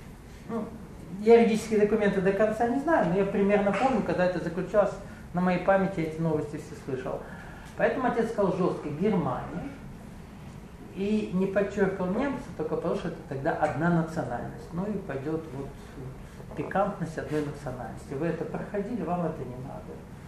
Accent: Russia; я приехал из России, больше понимаю, вижу, чем вы здесь.

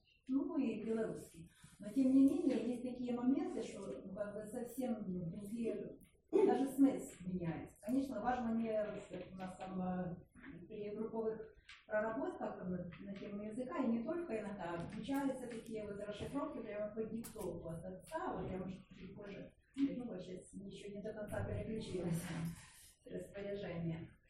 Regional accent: Ukraine; Я как с Украины, у нас уже как бы есть наработки

